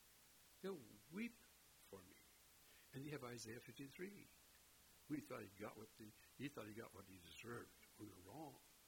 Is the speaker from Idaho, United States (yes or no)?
no; Hinkley, Minnesota, United States; As some of you may remember, I grew up in Hinkley, Minnesota, where the men are men and pansies are flowers and women are slightly above average.